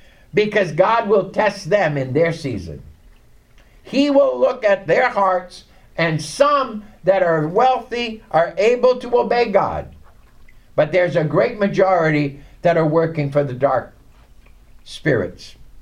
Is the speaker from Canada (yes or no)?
yes; Canada; And I'm Canadian, so obviously I qualify for the Canadians.